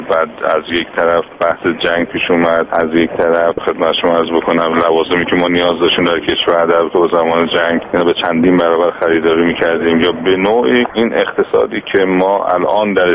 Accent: Iran

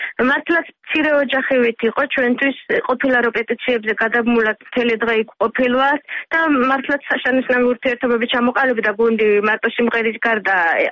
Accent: Gori, Shida Kartli, Georgia; გორიდან ვარ წარმოშობით, გორში ცხოვრობ, ოჯახი გორში ცხოვრობ

